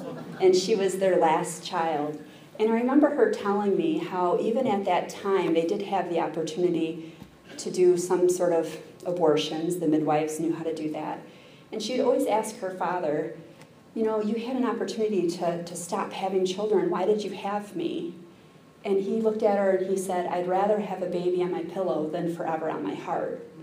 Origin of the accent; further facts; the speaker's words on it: Michigan, United States; now in Bay City, United States; I am from Northern Michigan, but I have recently moved to Bay City, Michigan but it's been about 9 years.